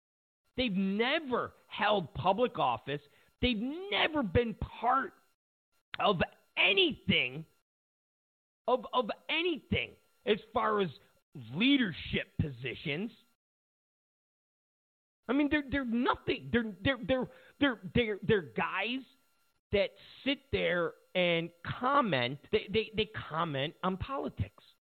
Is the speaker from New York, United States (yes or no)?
yes; Rochester, New York, United States; I'm from Rochester, New York.